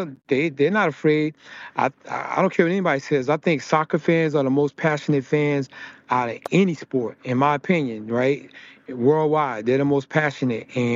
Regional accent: New Jersey, United States; me growing up in Jersey, and, you know, people forget Trump owned the New Jersey Generals.

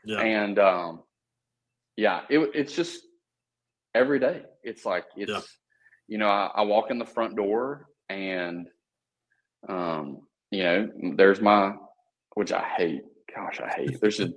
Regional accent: the South, United States; I'm in the Midwest. So it's like the Missouri's in the Midwest. And mm-hmm. for those who don't know, like I grew up in the South.

